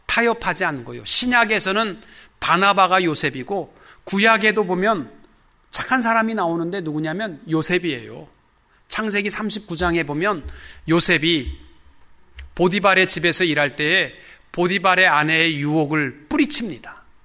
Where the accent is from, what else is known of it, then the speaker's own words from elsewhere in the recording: South Korea; 우리 한국 사람들은 만나게 되면 제일 먼저 묻는 게 몇 살이야?